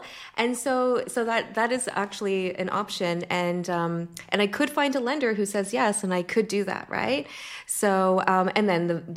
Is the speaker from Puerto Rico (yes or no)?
no; Canada; I'm here from Canada